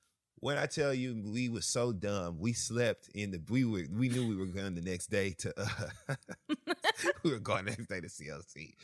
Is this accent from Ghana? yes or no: no; Michigan, United States; I grew up in Michigan, so we were very much connected to like East Coast rap artists.